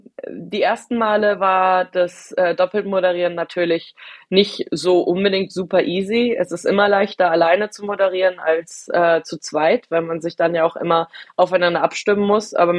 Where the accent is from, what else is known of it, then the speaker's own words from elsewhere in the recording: Homberg, Hesse, Germany; Also ich komme ursprünglich aus einem ganz, ganz, ganz kleinen Ort bei Marburg, das heißt Homberg-Ohm.